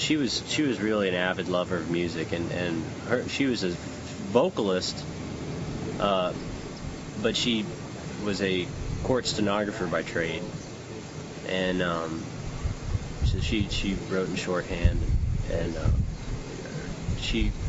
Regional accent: Houston, Texas, United States; I'm from Houston, and he, Houston just had this thing where it had a lot of smooth jazz people coming through.

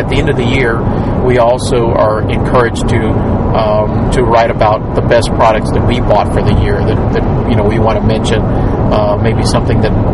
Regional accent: Texas, United States; accent: Texican; That was my Texican accent that you misplaced there

